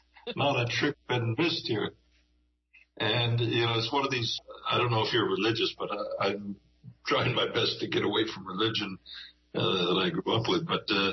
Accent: Texas, United States; I grew up in Texas

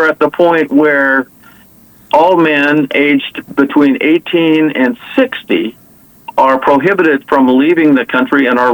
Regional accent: Canada; that I'm originally Canadian. I am Canadian American. I kind of ended up here by accident.

